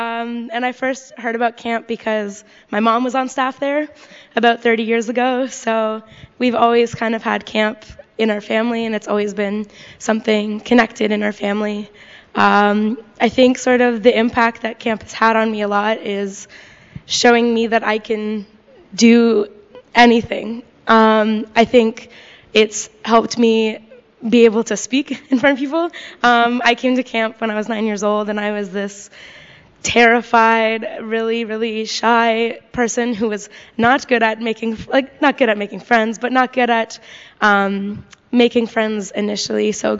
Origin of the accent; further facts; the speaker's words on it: Hamilton, Ontario, Canada; I'm from Hamilton, Ontario, so not too far from here.